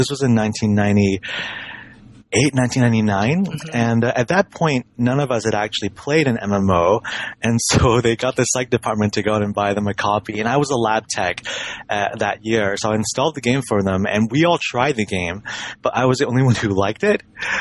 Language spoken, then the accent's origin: English; Hong Kong; You know, I grew up in Hong Kong.